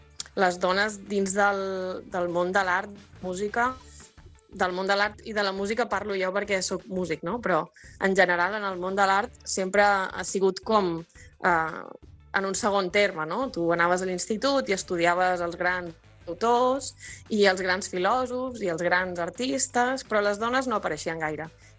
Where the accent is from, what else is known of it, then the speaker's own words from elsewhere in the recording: La Canonja, Catalonia, Spain; jo soc de la Canonja, un poble de Tarragona